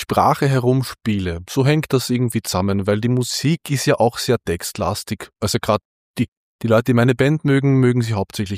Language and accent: German; Upper Austria, Austria; now in Vienna, Austria; sie beginnt auch tatsächlich in Oberösterreich, weil ich bin an der Traun aufgewachsen und habe immer schon viel Zeit am Wasser verbracht.